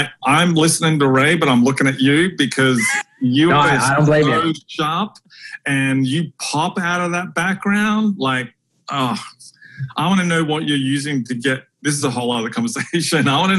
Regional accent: Australia; now in United States; If your listeners didn't realize from my accent already, I'm not from the US, I'm from Australia.

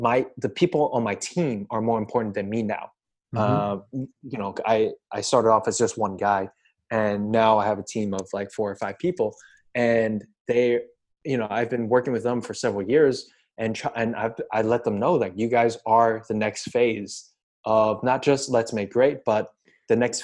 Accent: United States; the client just resonates with me because I'm American and I know where they're coming from

